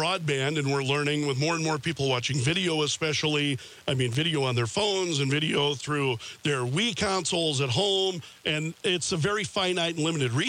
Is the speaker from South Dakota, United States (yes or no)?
yes; Sioux Falls, South Dakota, United States; old timers like me remembering three TV channels when I grew up here in Sioux Falls.